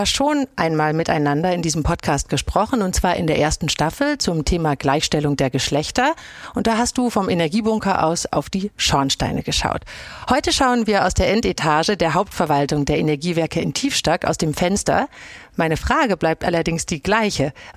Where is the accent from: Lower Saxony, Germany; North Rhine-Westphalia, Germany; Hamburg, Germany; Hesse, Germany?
Hamburg, Germany; als Hamburgerin